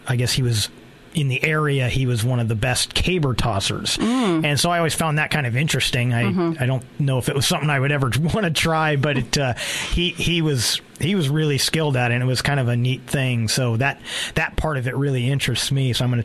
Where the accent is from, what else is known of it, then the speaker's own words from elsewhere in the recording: California, United States; No, and this is the first I'd heard of it since growing up in California.